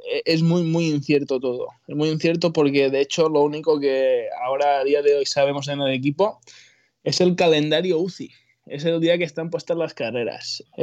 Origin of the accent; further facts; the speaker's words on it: Ses Salines, Balearic Islands, Spain; born there; el jueves estaba la salida de Ses Salines, que hombre, es el pueblo donde nací